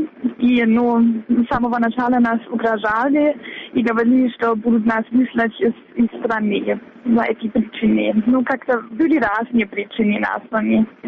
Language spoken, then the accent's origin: Russian; Wittenberg, Saxony-Anhalt, Germany; Russian is a second language; я из Виттенберга, из этого города в Германии, и мы с Могилевом города побратима.